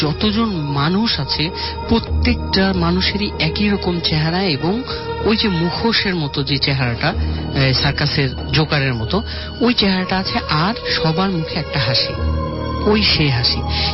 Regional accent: Rajshahi, Rajshahi Division, Bangladesh; now in Dhaka, Bangladesh; রাজশাহী থেকে। আমি এখন থাকছি মিরপুর একে, এখানে থাকি।

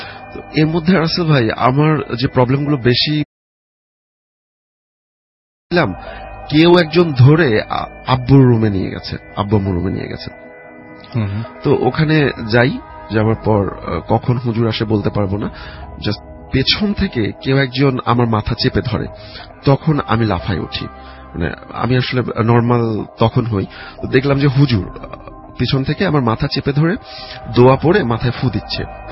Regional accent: Rajbari, Dhaka Division, Bangladesh; আমি যে স্টোরিটা বলতে চাচ্ছি এটা আমার হোম ডিস্ট্রিক্ট রাজবাড়িতে ঘটে

